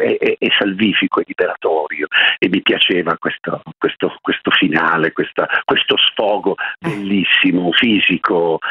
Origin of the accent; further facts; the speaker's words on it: Lecco, Lombardy, Italy; born there; Io sono nato a Lecco, in Lombardia